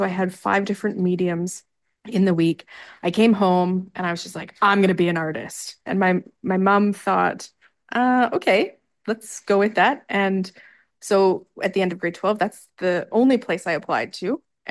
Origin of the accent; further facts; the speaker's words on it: Alberta, Canada; I was born and raised in Alberta